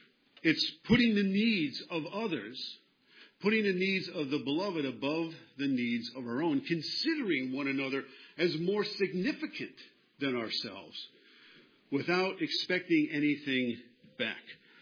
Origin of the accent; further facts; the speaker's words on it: New York, United States; And I grew up on Long Island, New York.